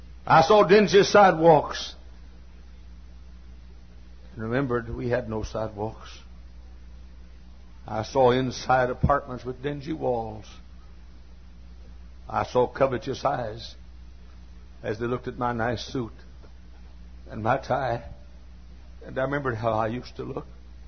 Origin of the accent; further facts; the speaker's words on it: Texas, United States; I grew up in Texas where almost everybody had a 70-foot lot, 70 by 120 lot.